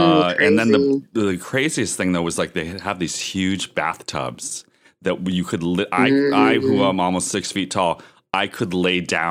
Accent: Erie, Pennsylvania, United States; So where I grew up in Erie is it was a post-industrial town, but it did have a pretty good art scene, you know.

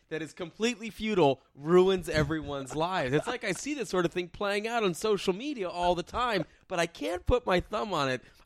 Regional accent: Texas, United States; I'm from Texas and I talk like I'm from New York.

